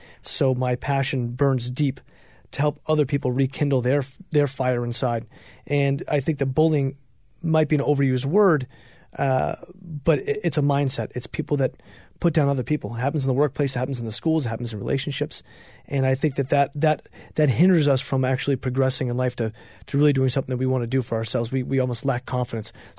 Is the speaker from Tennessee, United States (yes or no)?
no; New Hampshire, United States; So I'm challenging New Hampshire, being my home state, to help us lead that charge.